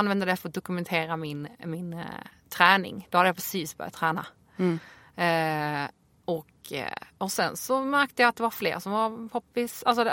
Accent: Skåne, Sweden; also born or lived in Poland; now in Stockholm, Sweden; Jag är 31, från Skåne, född i Polen, bor i Stockholm

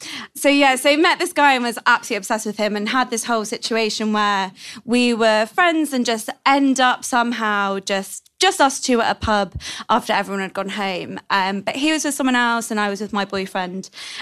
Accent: London, United Kingdom; So I'm from London.

